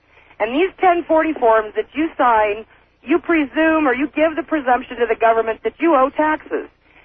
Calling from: Oregon, United States; I'm calling you from Eastern Oregon.

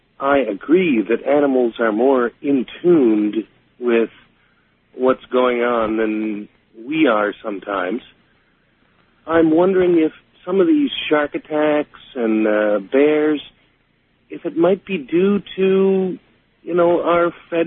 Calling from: Taipei, Taiwan Province, Taiwan; Yes, I'm calling from Taipei, Taiwan.

